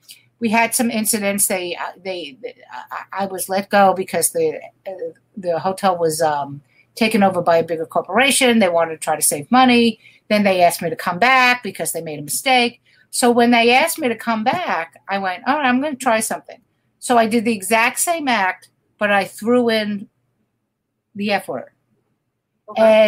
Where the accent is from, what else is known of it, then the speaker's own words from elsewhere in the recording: New York, United States; And I come from New York where, what the fuck are you looking at?